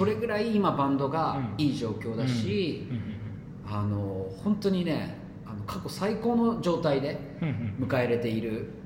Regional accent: Tokyo, Japan; born there; 東京っていう、まあ、自分の本当に生まれたね、場所

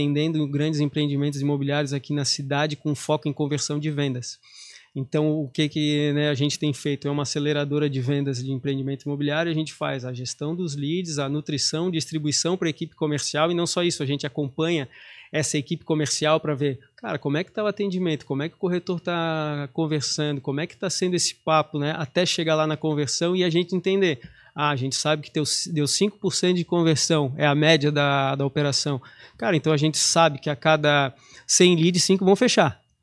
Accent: Santa Catarina, Brazil; eu como sou manezinho aqui, né, da Carmela Dutra

